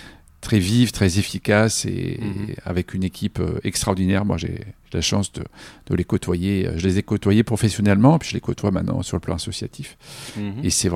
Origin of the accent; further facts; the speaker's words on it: Amiens, Hauts-de-France, France; moved away as an adult; et puis j'arrivais de la Picardie, je suis originaire d'Amiens